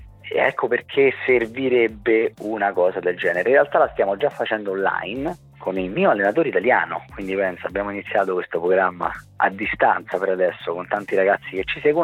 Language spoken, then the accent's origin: Italian; Rome, Lazio, Italy; E anche perché ho pensato che, essendo di Roma, una città comunque unica, mi sarebbe piaciuto sempre rappresentare la mia città